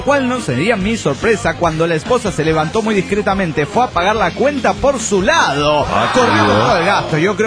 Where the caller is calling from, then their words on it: New York, United States; de New York, Estados Unidos